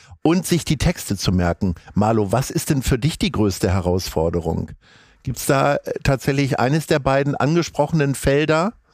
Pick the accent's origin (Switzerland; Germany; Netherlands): Germany; Hanover, Lower Saxony; ich komme ursprünglich aus Hannover